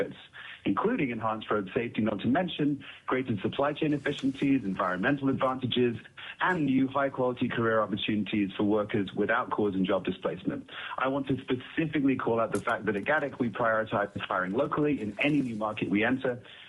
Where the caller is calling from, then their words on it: Toronto, Ontario, Canada; I'm Vice President of Government Relations at GADIC, and I'm calling in from Toronto, Canada today